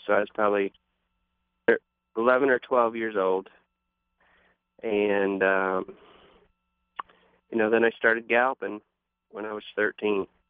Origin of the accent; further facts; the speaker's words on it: Worthington, Minnesota, United States; Yeah, well, Worthington is kind of a farming community down in the southwestern corner of the state of Minnesota.